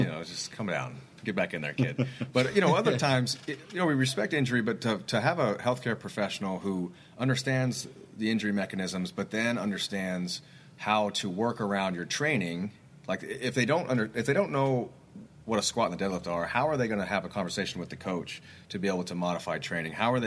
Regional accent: Jeffersonville, Indiana, United States; I actually fly back to my hometown this weekend. I'm going to get it.

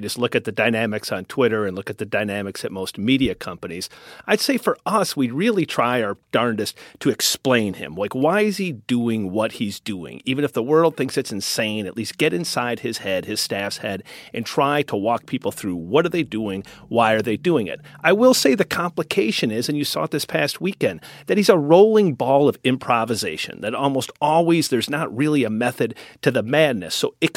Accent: Wisconsin, United States; accent: Wisconsin; I say it with my Wisconsin accent is axios.com.

